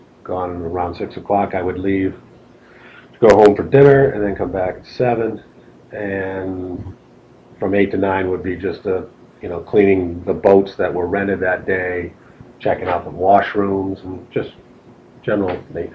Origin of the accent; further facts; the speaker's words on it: North Canaan, Connecticut, United States; And I grew up in North Canaan, and that's how we were here.